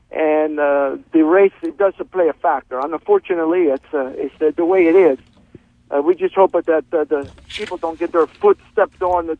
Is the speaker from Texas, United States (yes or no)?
no; Baltimore, Maryland, United States; I grew up in Baltimore City, and I see many the race problem.